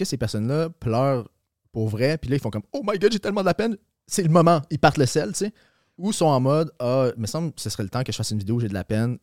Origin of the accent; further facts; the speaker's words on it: Granby, Quebec, Canada; il me semble quand je suis chez nous, à Granby, chez mes parents, puis qu'ils écoutent